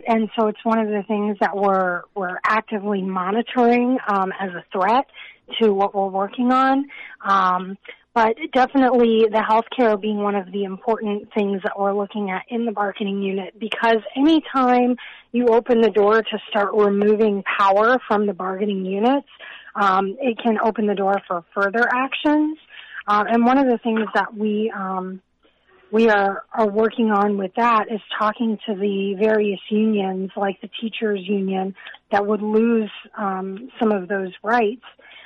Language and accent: English; Florida, United States; moved away as an adult; now in Iowa, United States; I'm actually originally from Florida. I lived there my whole life. I didn't leave there until I came to Iowa nearly 4 years ago.